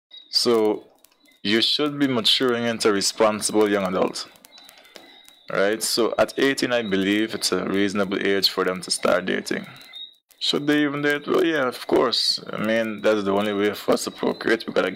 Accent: Guyana; growing up in Guyana, going to school, I have seen cases where parents have smothered their children

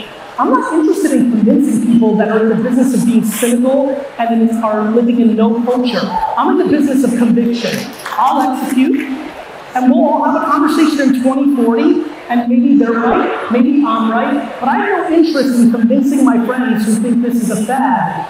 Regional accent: New York, United States; I am the man. I'm a New Yorker. And I'm a Jersey boy.

